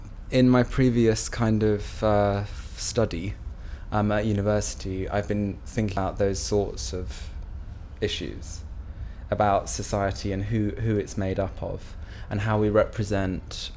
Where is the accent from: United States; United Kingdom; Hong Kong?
United Kingdom; South East England; and I'm 26, and I'm from Oxfordshire.